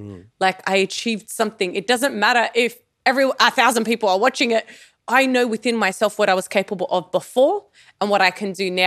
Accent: Australia; born there; even though I was born in Australia.

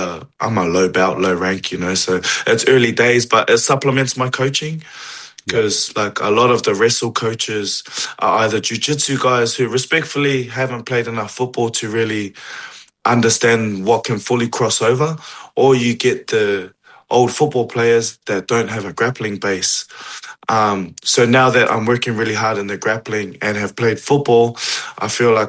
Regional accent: New Zealand; even sometimes I'm hoping Tonga gets upset against Kiwi, and I'm Kiwi.

